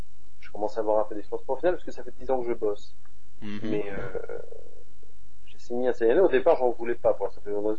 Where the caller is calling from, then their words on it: Paris, Île-de-France, France; Je suis parisien.